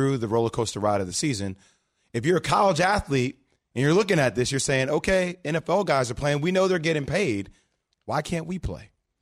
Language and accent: English; New Jersey, United States; Come on, New Jersey. We're both from New Jersey.